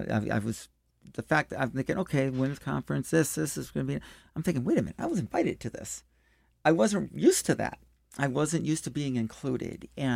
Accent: St. Louis, Missouri, United States; And growing up in St. Louis through high school, everything, I mean, there was one black kid in our high school.

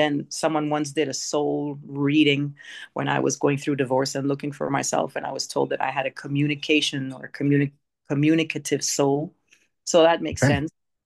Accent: Kenya; born there; also born or lived in India; I was born in Kenya.

